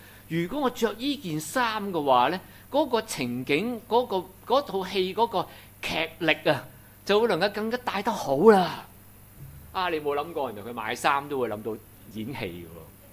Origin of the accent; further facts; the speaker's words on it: Hong Kong; 咁我哋香港人一定識咧一個藝人咧